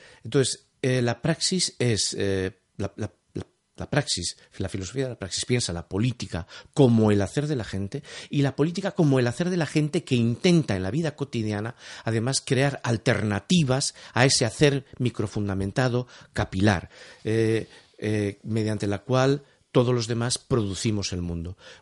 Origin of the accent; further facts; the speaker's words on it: Barcelona, Catalonia, Spain; yo soy barcelonés